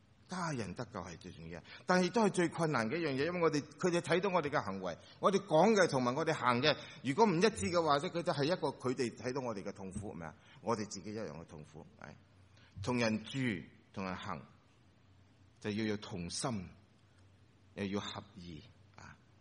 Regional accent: China; 开心走埋一齐嘅时候，我哋中国人多数都食嘢啦

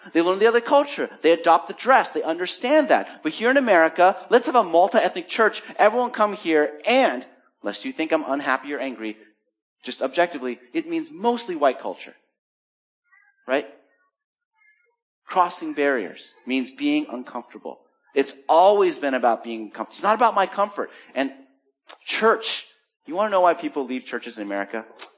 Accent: Philippines; accent: American; They see me, they assume I'm not Filipino, and they assume I'm a foreigner, which equals rich because you came here. Therefore, especially if I have an American accent, and Americans do have an accent.

